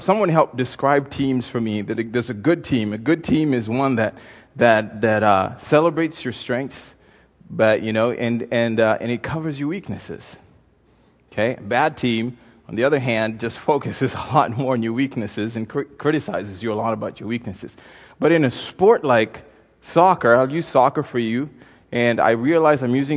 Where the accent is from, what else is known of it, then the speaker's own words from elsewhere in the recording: Kenya; I'm a Kenyan saying this is home.